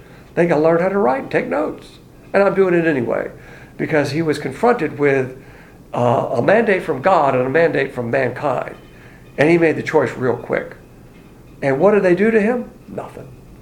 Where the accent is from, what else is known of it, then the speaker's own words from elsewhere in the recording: the South, United States; And as a Southerner, I like to give that illustration because you'll never hear it anywhere else.